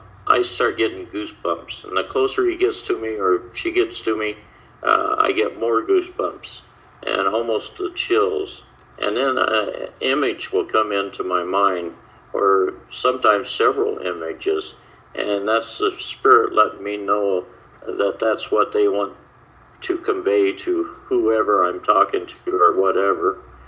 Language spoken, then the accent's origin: English; Phoenix, Arizona, United States; born there; Well, I was born with these abilities. I was born in Phoenix, Arizona in 1949, but I really didn't realize that I had the ability to pick up on spirits and stuff until I was in school.